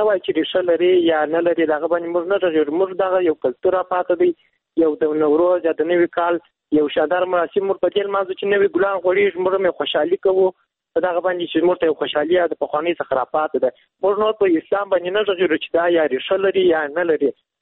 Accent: Kandahar, Afghanistan; له کندهار ولایت څخه یو تن محصول یم

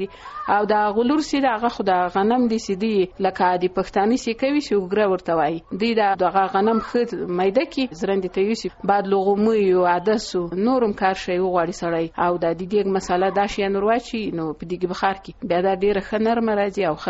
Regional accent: Zabul, Afghanistan; now in Herat, Afghanistan; زه د زابل دی ولایت یم او تقریبا شل کاله کې چې زه په هرات کې ژوند کوم.

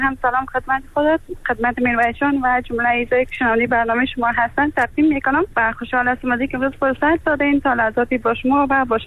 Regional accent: Afghanistan; moved away; من از افغانستان اومدم، در اوایل یک ماه خانه فامیلا بودم و بعدش دنبال خانه گشتم و همون زمان من حس کردم که به خاطر از اینکه من یک دختر افغان و یک دختر مجرد هستم

